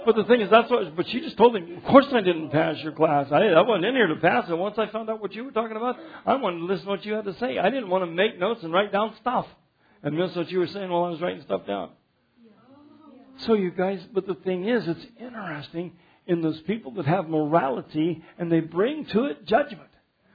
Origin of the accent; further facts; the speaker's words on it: McCook, Nebraska, United States; So I come from McCook and I go to Nebraska or go to Arkansas and then they got this hanging judge.